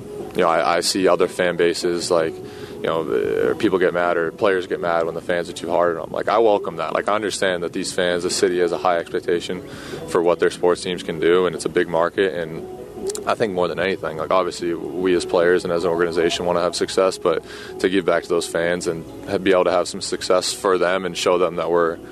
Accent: Massachusetts, United States; You know, I grew up outside of Boston, Boston fan.

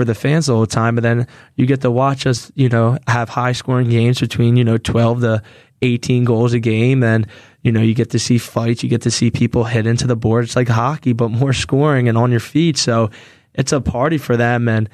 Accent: Philadelphia, Pennsylvania, United States; just hearing that I'm from Philadelphia area, I think it ties the fans in a little bit more.

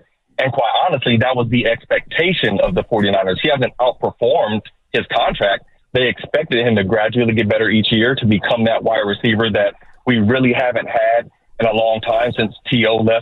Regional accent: San Francisco, California, United States; I'm from San Francisco, but I have a small coffee shop in a winery in Rodeo, California.

